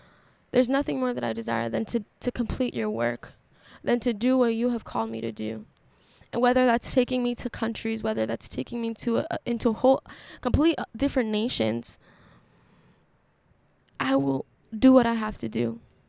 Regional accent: Boston, Massachusetts, United States; us people in Boston, and we're doing all these things because I'm from Boston.

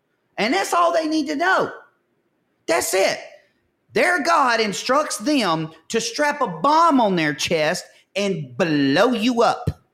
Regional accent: Caledonia, Mississippi, United States; All right, I'm from Caledonia. Me and Graham both. Caledonia, Mississippi. You ever heard of it?

